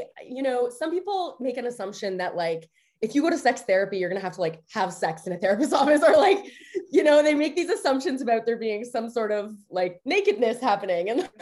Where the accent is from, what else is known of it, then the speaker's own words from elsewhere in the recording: Canada; I am Canadian.